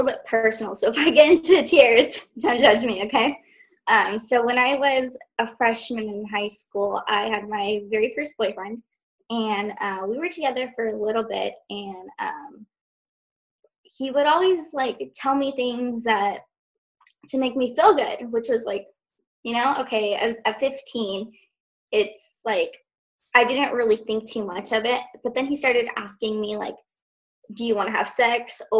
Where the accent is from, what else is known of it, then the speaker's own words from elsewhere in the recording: California, United States; also born or lived in Los Angeles County; And then I was born here in Orange County. Lived in LA County for a few years and then moved to Orange County and then moved back to LA County.